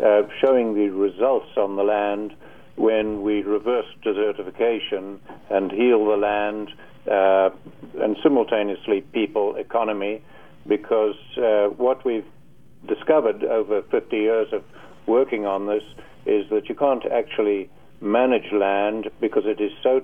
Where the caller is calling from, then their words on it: Albuquerque, New Mexico, United States; From Albuquerque.